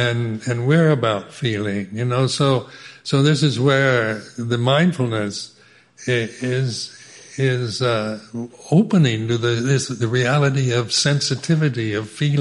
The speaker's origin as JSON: {"language": "English", "country": "United States", "said": "Being American, you tend to criticize, compare America with England and Thailand, and you know, the English character is very different from the American one."}